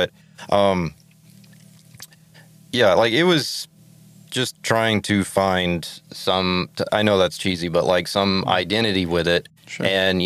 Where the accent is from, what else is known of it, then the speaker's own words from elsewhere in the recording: Alabama, United States; Like, I'm from Alabama, so there was, like, no, like, if you got 3 gigs a year, you were, like, you know, that was pretty cool.